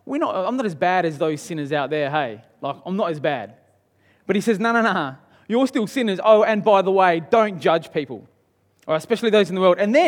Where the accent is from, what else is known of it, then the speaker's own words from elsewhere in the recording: Australia; I'm pretty good, even though I'm Australian, go for the Wallabies.